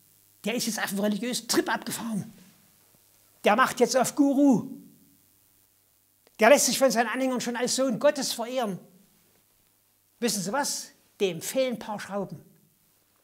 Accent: Germany; In der DDR-Zeit, wo ich aufgewachsen bin

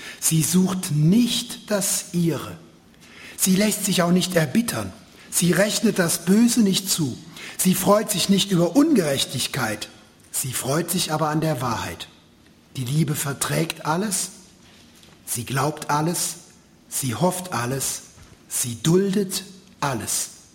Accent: Baden-Württemberg, Germany; ich bin Schwabe, dann trinke ich eben einen Wein und ein Viertel

